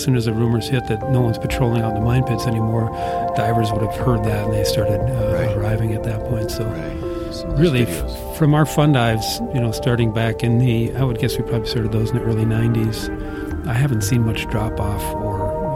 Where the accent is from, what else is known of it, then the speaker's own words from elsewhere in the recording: Brainerd, Minnesota, United States; also born or lived in Twin Cities; Well, when I was growing up in Brainerd here in the 80s, I went off to school in 85, 84.